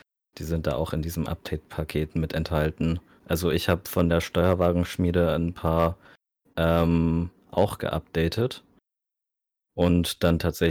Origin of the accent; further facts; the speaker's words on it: Bavaria, Germany; Ich bin 20 Jahre alt und komme aus der Nähe von Würzburg.